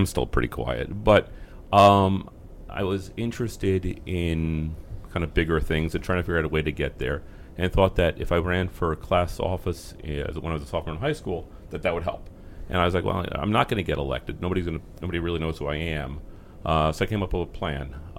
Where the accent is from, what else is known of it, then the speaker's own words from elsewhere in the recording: Kansas, United States; also born or lived in New Jersey; From New Jersey, but I grew up in Kansas.